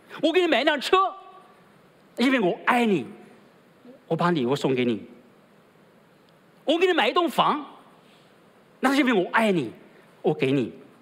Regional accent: China; 对我们中国人来说，讲这种大话的人是有的

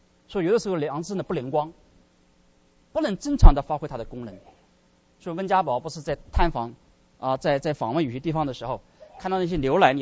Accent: China; 我们中国人道德底线是什么？

